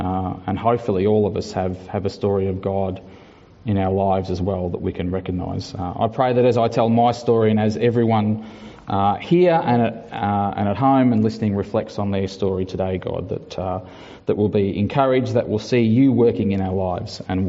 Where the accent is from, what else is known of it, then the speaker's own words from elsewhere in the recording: Ballarat, Victoria, Australia; So I grew up in Victoria in a town called Ballarat